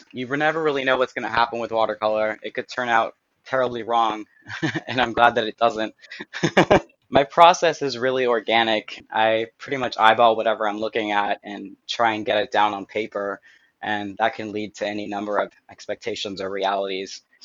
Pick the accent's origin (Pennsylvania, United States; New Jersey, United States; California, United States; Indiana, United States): California, United States; Oakland; moved away; So I started out in a liberal suburb of Oakland, California, and I made my way all the way east, kind of to just start a new path for myself.